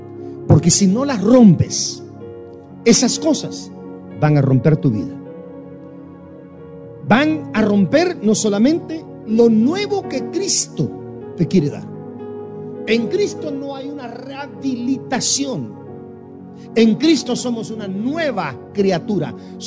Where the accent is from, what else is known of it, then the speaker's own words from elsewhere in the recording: Guatemala; No, le dije, pero soy guatemalteco. Y mi corazón es chamo, magallanero.